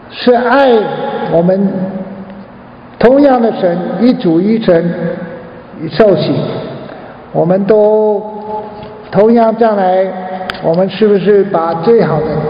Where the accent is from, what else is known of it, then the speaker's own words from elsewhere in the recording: Guangzhou, Guangdong, China; 我的老家也是中国。我就知道，我6岁7岁的时候在广州读书，小学岭南小学，所以我也是中国人。